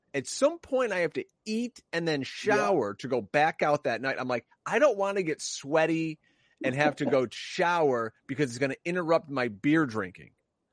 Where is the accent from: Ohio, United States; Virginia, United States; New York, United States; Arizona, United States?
New York, United States; Yeah, now I'm from New York, like Mark Sanchez, the Jets.